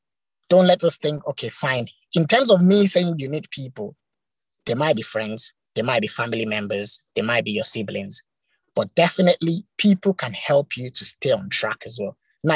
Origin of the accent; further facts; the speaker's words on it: Nigeria; sorry, I'm a Nigerian and African